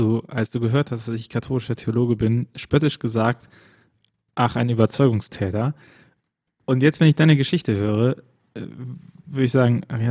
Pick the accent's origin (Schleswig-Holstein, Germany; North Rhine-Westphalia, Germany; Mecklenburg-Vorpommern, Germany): North Rhine-Westphalia, Germany; Bonn; born there; sehr vertraut mit dem Protestantismus und mit dem Katholizismus. Das gibt mein Geburtsort im rheinischen Bonn ganz gut her